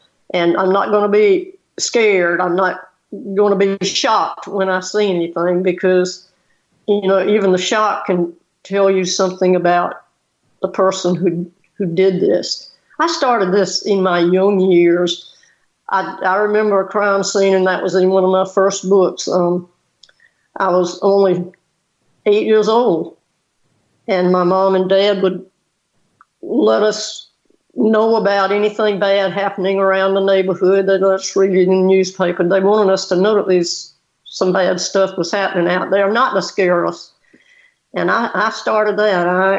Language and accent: English; South Carolina, United States; And again, I was born and raised in Orangeburg County, South Carolina.